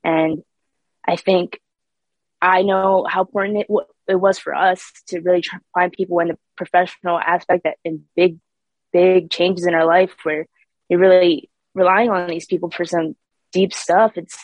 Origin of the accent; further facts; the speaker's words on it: Pennsylvania, United States; but I'm from Pennsylvania originally.